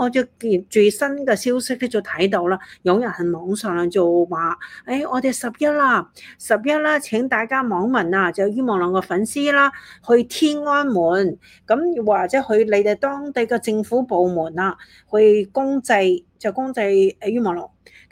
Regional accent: Hong Kong; 好似2019年我哋啲長運動，我哋香港人都經歷過啦。

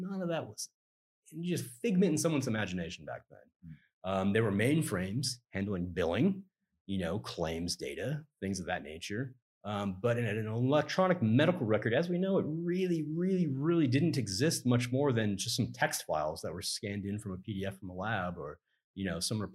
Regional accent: California, United States; No, I'm born and bred in California.

